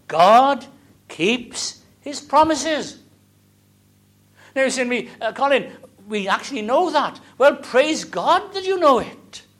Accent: Wales, United Kingdom; when we were kids growing up in South Wales

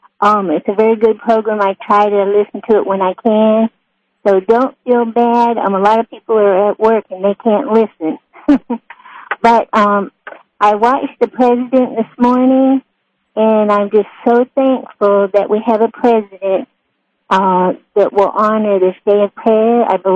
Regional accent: California, United States; now in Pensacola, United States; I'm from California, and I was not raised around prayer.

